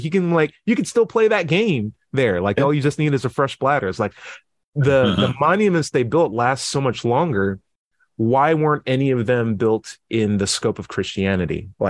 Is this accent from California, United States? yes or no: yes; California, United States; and I had the benefit of growing up in California